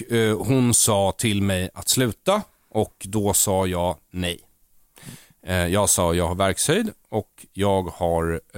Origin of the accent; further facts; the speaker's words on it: Bergshamra, Stockholm County, Sweden; men jag är uppvuxen i Bergshamra utanför Stockholm, som är ett så kallat välintegrerat område, vilket betyder att det absolut inte är välintegrerat, väldigt hög andel invandrare, och gick i skola i stan, judisk skola